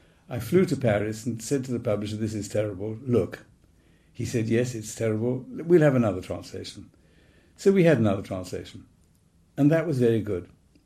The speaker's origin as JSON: {"language": "English", "country": "United Kingdom", "said": "I feel myself to be extremely British. I'm not English."}